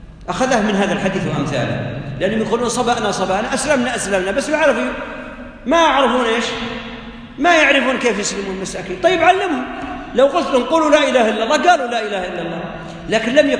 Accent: Saudi Arabia

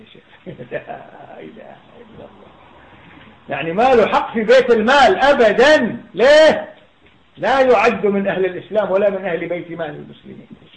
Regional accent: Kuwait; فيقولون واحد من الدعاة هؤلاء من تلاميذهم عندنا في الكويت

